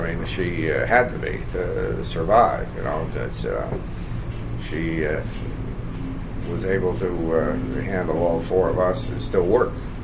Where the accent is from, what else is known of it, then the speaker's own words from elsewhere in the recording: Bridgeport, Connecticut, United States; Well, I was born in Bridgeport.